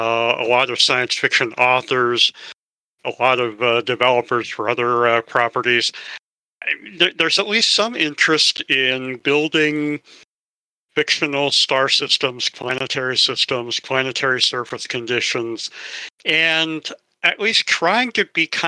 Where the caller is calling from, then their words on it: Maryland, United States; Maryland, East Coast, United States.